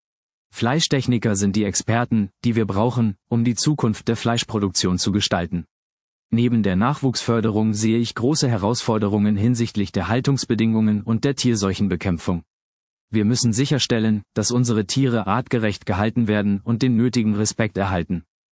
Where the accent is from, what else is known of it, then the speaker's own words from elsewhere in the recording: Baden-Württemberg, Germany; Ich bin im Südschwarzwald aufgewachsen, wo Tradition und Qualität großgeschrieben werden.